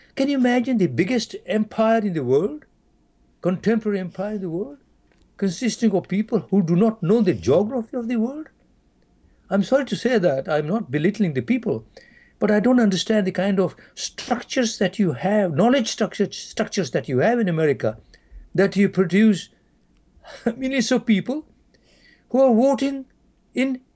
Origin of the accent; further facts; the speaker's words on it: Uganda; moved away; also born or lived in Zimbabwe; I come from Uganda, and I have traveled around, and I have lived for over 20 years in Zimbabwe.